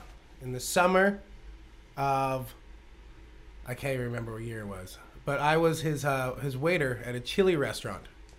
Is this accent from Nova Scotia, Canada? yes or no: no; Jasper, Alberta, Canada; A lovely little town, favorited by the Queen of England, met her twice already in my lifetime, called Jasper, Alberta.